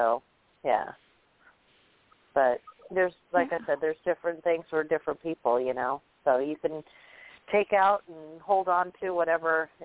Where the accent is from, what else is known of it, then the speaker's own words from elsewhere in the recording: Washington, United States; moved away; No, I grew up in the state of Washington.